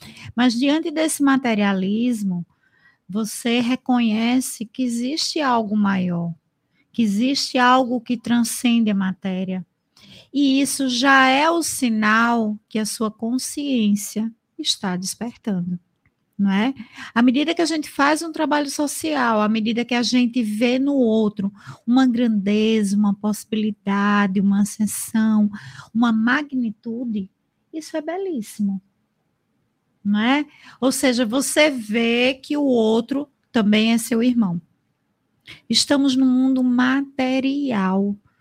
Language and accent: Portuguese; Pernambuco, Brazil; um beijo, um cheiro para todo mundo de Recife, né? Que eu sou pernambucana, não tem para onde.